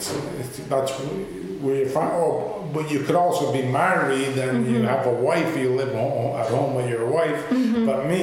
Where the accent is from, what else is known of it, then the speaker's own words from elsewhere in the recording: Montreal, Quebec, Canada; born there; I was born in Montreal, yeah.